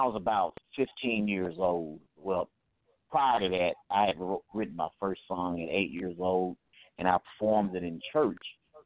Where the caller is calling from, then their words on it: March, Mississippi, United States; Right now I'm calling from March, Mississippi.